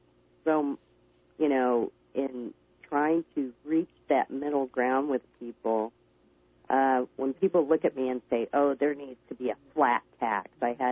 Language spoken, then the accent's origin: English; California, United States; I'm out here in California. I'm a gal from Cal.